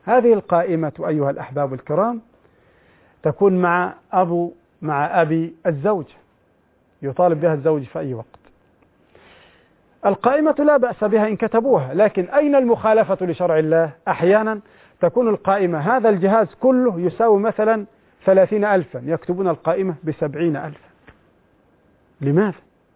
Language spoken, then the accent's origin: Arabic; Egypt; يعني عندنا في مصر هكذا يشترطون على المرأة مثل هذا